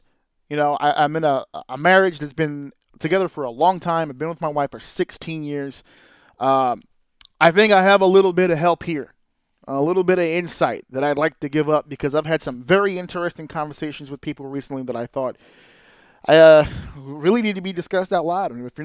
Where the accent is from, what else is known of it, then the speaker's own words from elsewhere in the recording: New York, United States; I'm from New York. I live in New York. Very New York centric.